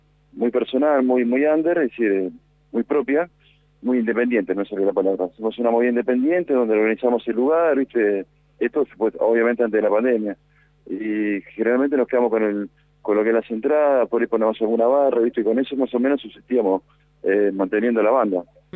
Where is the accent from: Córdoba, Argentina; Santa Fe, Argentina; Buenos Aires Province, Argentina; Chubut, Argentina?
Buenos Aires Province, Argentina; Bahía Blanca; Sí, somos de Bahía Blanca, una banda de rock.